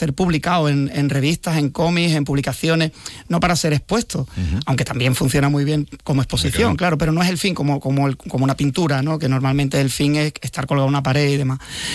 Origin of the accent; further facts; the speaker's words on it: Spain; en 60 años de historia soy el primer español que lo dibuja